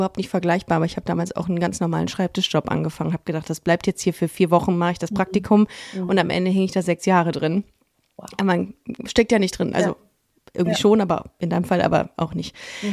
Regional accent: Düsseldorf, North Rhine-Westphalia, Germany; also born or lived in Cologne / Berlin; ich bin im Kaiserswerther Krankenhaus geboren, okay. Aber komme aus Grafenberg.

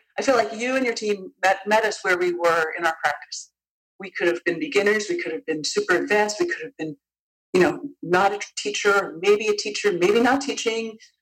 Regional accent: New Canaan, Connecticut, United States; from New Canaan, Connecticut.

